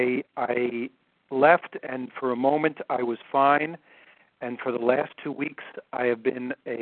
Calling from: Clarks Summit, Pennsylvania, United States; I'm calling from Clark Summit, Pennsylvania.

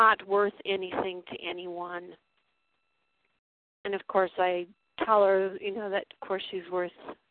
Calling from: Colorado, United States; from Colorado.

